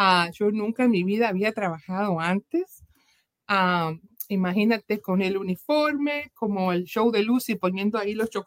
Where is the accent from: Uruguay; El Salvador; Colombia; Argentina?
Uruguay; now in United States; me vine aquí muy joven a este país, vengo de Uruguay, como tú dijiste, que es un país muy pequeñito en América del Sur.